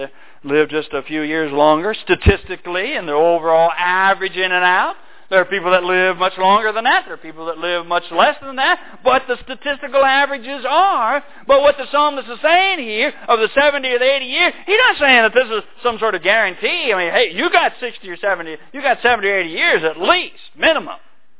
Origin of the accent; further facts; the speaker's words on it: Louisville, Kentucky, United States; Oh, yeah, I grew up in Louisville. And then right after I got out of high school, I learned the truth, obeyed the gospel.